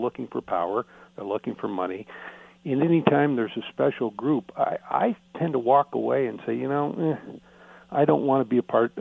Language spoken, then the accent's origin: English; California, United States; All my friends that are Hispanic, who I grew up with in Southern California